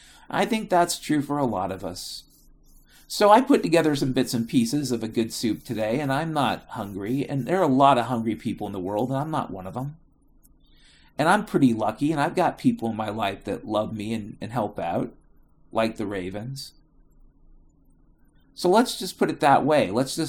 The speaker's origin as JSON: {"language": "English", "country": "United States", "said": "But as an American white man, middle class poor person, I have to get creative when I'm cooking."}